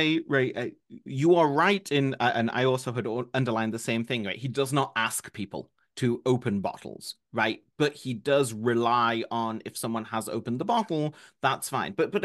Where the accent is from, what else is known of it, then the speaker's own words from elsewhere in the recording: Manchester, North West England, United Kingdom; I grew up in Manchester